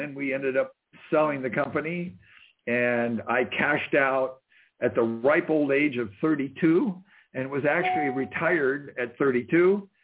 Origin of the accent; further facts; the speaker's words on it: Las Vegas, Nevada, United States; I grew up in Las Vegas, Nevada.